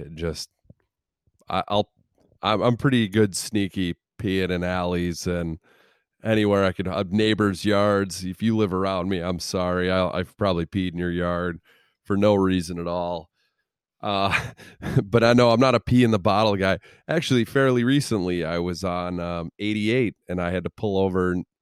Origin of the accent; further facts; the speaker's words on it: Illinois, United States; Growing up in Central Illinois, there were a lot of bus trips to Cubs games.